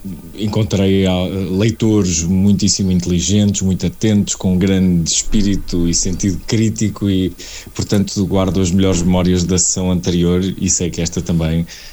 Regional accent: Porto, Portugal; e portanto, como portuense que sou, vivo naturalmente a questionar aquilo que está a acontecer à cidade

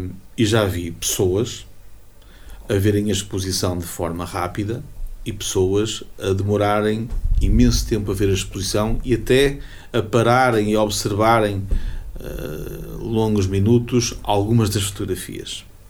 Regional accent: Portugal; prendeu não só a nossa atenção enquanto portugueses

